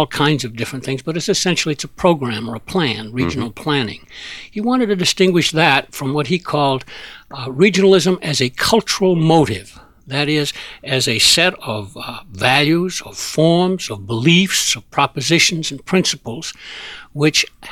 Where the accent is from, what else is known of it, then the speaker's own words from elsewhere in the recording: Maine, United States; from Mount Katahdin in my home state of Maine